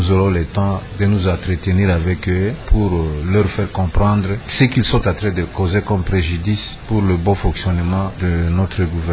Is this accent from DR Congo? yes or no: yes; DR Congo; Si réellement nous sommes des Congolais qui aimons notre pays, nous devons accompagner le gouvernement dans ses actions en rapport avec le développement.